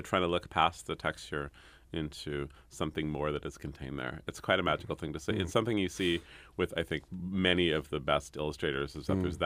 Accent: San Francisco, California, United States; almost as far as one can get from my hometown of San Francisco.

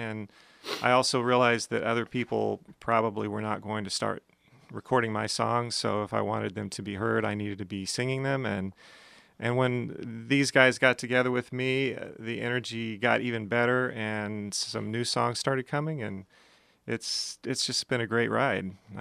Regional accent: Oklahoma, United States; born there; also born or lived in Colorado; I was born in Oklahoma, and we vacationed in Colorado, and I later moved to Colorado.

